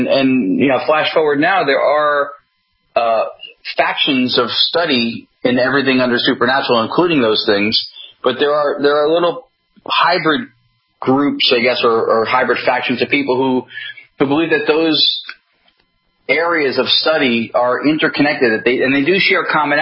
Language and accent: English; New Jersey, United States; also born or lived in Los Angeles; So I'm from New Jersey, which is where I am back living now. But at the time I began doing anything with paranormal stuff, I was living in Los Angeles for 14 years.